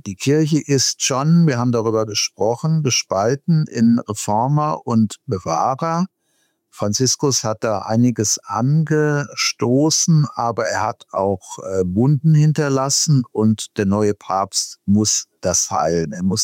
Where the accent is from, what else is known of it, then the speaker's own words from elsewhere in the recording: United States; Und als Amerikaner erwarten wir doch jetzt auch alle irgendwie